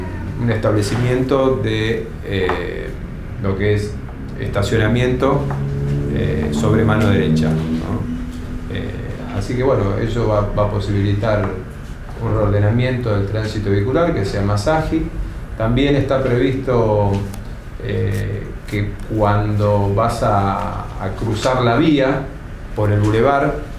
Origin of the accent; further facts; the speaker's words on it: Garín, Buenos Aires Province, Argentina; para los que somos de Garín.